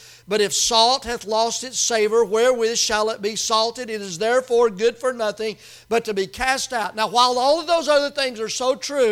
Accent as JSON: {"language": "English", "region": "Tennessee", "country": "United States", "said": "I said, close enough. I'm from Tennessee. You know what I'm saying? 5 days."}